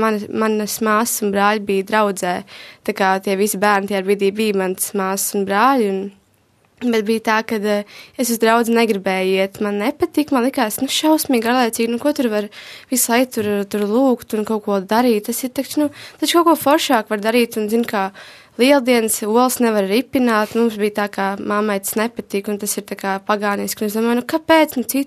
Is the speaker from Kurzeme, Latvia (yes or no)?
yes; Aizpute, Kurzeme, Latvia; now in Riga, Latvia; Es esmu vispār no Aizputes, no tās mazās pilsētiņas Kurzemē, bet tagad jau kāds dažus pāris mēnešus dzīvoju Rīgā un mācos Rīgas dizaina un mākslas vidusskolā.